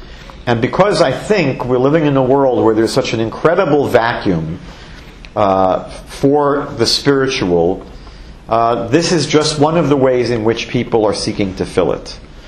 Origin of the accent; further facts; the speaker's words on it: New York, United States; I'm from New York. We have quite a few that are 20 times bigger.